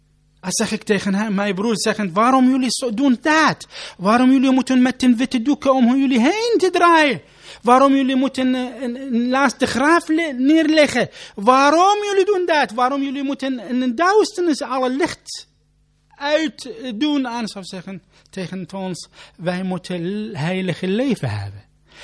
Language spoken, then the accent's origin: Dutch; Iraq; Dutch is a second language; now in Netherlands; Ik kom van Irak, uit Irak. Kijk maar, wat gebeurt de laatste tijden in mijn land?